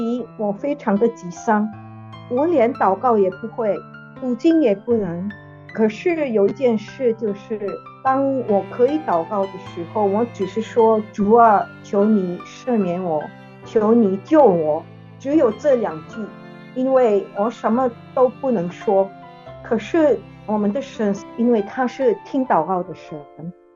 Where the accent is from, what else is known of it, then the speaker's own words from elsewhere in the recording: Philippines; 起初我是从菲律宾来的，所以今年的年初我就回去菲律宾